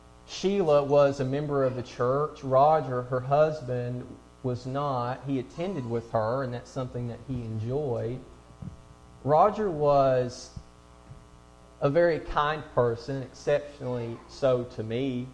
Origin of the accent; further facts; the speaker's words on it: Tennessee, United States; Now, I'm from West Tennessee, and it's not as hilly as it is in other places